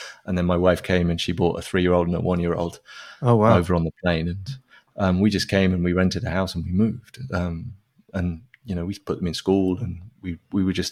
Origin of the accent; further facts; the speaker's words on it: England, United Kingdom; accent: English; So I still have like an English accent, and as my accent improves over time, that's great. But I still have this kind of British mouth that makes British sounds